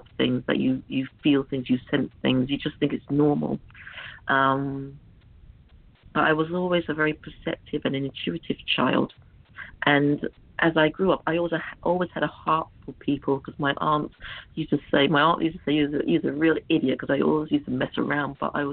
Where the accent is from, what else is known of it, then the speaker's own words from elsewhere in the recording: London, United Kingdom; Okay, I was brought up in London, in Willesden. I'm the eldest of, well, there were three of us.